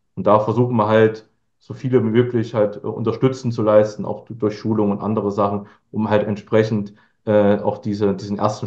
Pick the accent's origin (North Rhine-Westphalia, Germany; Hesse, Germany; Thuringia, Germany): Thuringia, Germany; Ich komme aus Thüringen